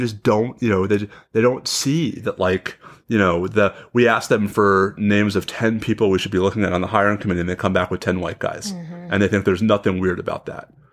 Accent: New York City, New York, United States; one of the things for which I am just always grateful about having had the opportunity to grow up as a kid in New York City

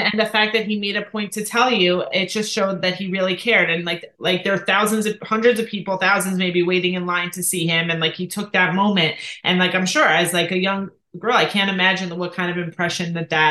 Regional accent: New York, United States; I actually grew up, you know, I grew up in New York, not far from the Ohel where the Rebbe's buried.

